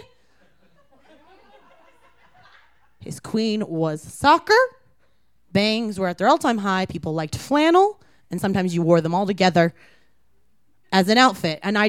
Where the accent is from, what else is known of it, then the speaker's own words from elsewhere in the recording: Maryland, United States; born there; also born or lived in Asheville, North Carolina; So as a small youth, I was born in Maryland. No, I'm not named after it. My parents got separated. My mom, we all moved into my aunt's basement in Asheville, North Carolina for a year.